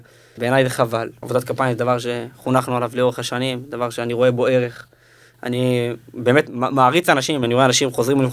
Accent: Yitzhar, West Bank, Palestine; קחי יישובים יותר גדולים, היישוב יצהר, גדלתי בו.

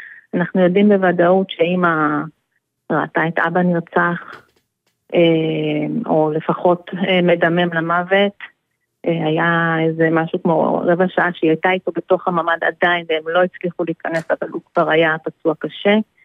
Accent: Nir Oz, Southern District, Israel; now in Lehavim, Israel; אני גרה בלהבים, אנחנו 4 אחים במשפחה, כולנו גדלנו בקיבוץ ניר עוז, ילדות פסטורלית ומאושרת ויפה ושקטה

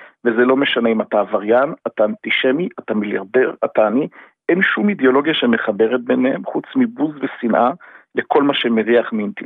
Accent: Jerusalem, Jerusalem District, Israel; born there; אני נולדתי בישראל, בירושלים.

